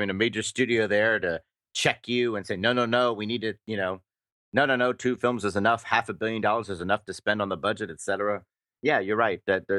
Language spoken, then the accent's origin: English; Bermuda; I'm from Bermuda. I should get a membership card.